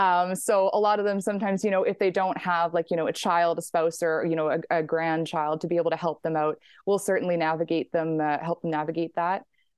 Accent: Dauphin, Manitoba, Canada; now in Winnipeg, Canada; I am originally from Dauphin. I am now living in Winnipeg right now with my husband and our little daughter.

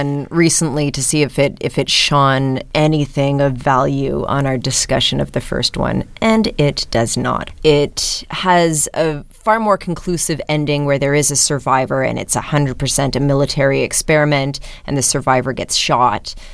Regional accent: Canada; It's a part of our heritage as Canadian horror fans

